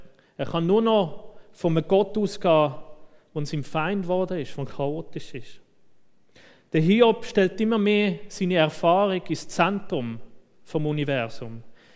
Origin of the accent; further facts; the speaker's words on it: Switzerland; wo wir als Schweizer ja sowieso nicht so gern haben, wenn wir direkt sind. Wir sind ja eher diplomatisch.